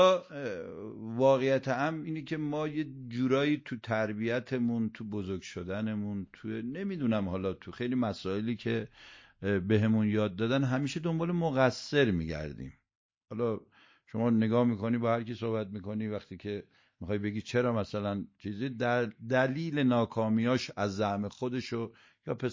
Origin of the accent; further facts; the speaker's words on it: Iran; ما ایرانی هستیم دیگه، حواسمون باید باشه که ایرانی هستیم